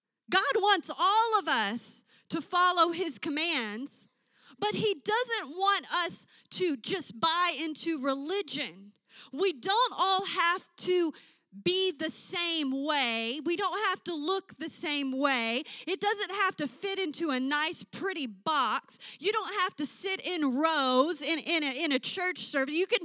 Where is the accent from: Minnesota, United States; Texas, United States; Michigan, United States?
Michigan, United States; I am from Michigan. We have high outer walls.